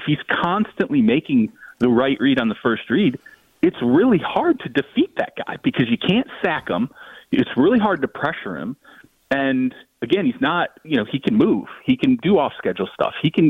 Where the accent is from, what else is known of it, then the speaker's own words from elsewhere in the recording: Michigan, United States; Like, I grew up in Michigan, the Lions for decades and decades, like that fan base is so beat down.